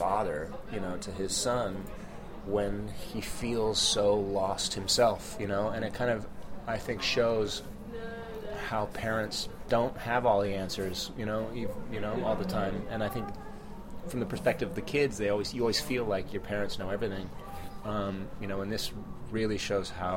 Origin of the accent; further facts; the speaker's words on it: Fresno, California, United States; I grew up in Fresno, California. It was about 4 hours north of L.A., and I didn't have any family in the business or anything.